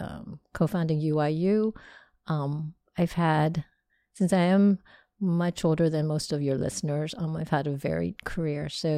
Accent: Cincinnati, Ohio, United States; moved away as an adult; also born or lived in Seoul, South Korea; now in London, United Kingdom; So I was born in Seoul and I moved to Cincinnati, Ohio in 1969.

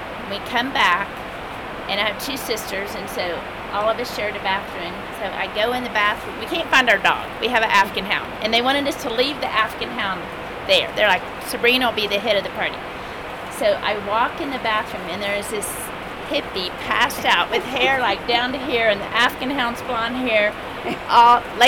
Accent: Austin, Texas, United States; Years ago, I grew up in Austin in the 70s.

